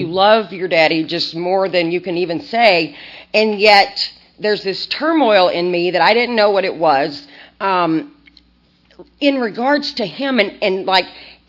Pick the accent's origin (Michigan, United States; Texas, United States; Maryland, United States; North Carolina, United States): Texas, United States; I grew up in East Texas, a little small town.